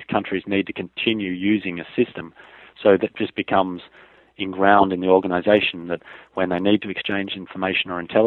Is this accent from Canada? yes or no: no; Australia; I've got a strange accent, so I'm not American. I come from a place called Australia, which some of you may have heard of.